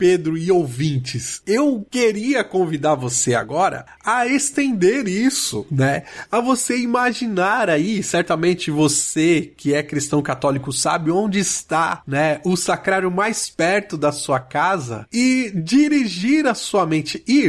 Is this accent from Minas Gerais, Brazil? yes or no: yes; Barbacena, Minas Gerais, Brazil; Quando eu era criança jovem lá em Barbacena e entrei no seminário da Nova Cachoeirinha